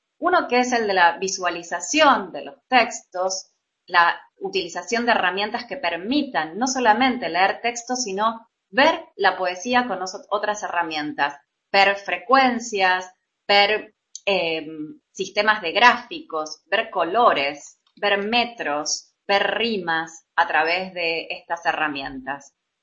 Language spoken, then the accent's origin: Spanish; Argentina; uno de los primeros proyectos donde investigadores españoles estuvieron trabajando en mi país